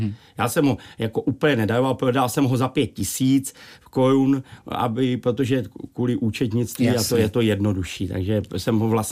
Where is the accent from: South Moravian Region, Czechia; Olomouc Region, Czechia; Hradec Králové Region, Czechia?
Hradec Králové Region, Czechia; Záměl; born there; já jsem narozený v Záměli